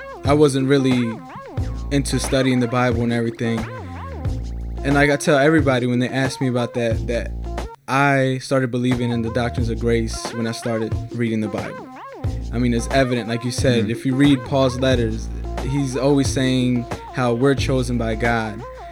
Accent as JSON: {"language": "English", "town": "Silver Spring", "region": "Maryland", "country": "United States", "tie": "born or raised there", "said": "I'm from around here. I grew up in Silver Spring."}